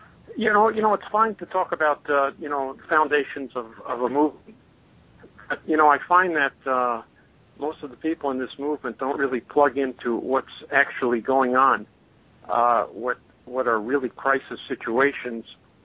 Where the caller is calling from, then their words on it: Florida, United States; I'm, calling from Florida.